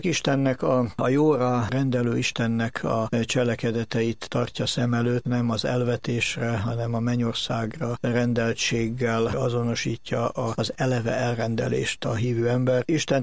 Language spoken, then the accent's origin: Hungarian; Budapest, Hungary; Budapest egyik külső részén a 11. kerületben születtem, nőttem föl